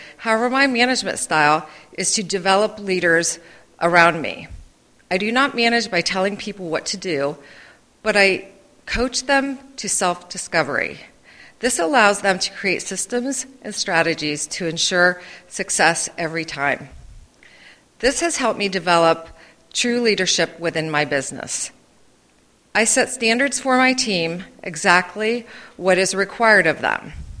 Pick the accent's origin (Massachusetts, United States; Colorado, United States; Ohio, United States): Ohio, United States; Conneaut; I grew up in Conneaut, Ohio, a small town nearly half the population of Genoa Township. It was a blue-collar community